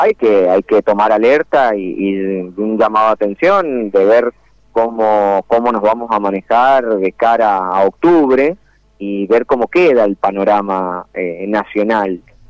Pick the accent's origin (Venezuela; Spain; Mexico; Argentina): Argentina; Lavalle; como lavallino y como argentino, puedo llegar a decirlo